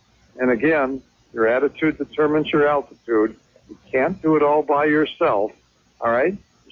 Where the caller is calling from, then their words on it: Phoenix, Arizona, United States; I'm calling from Phoenix.